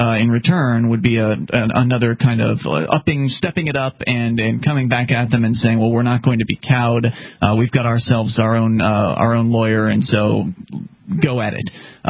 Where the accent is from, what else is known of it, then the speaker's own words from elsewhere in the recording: Sarasota, Florida, United States; I was born and raised in Sarasota, by the way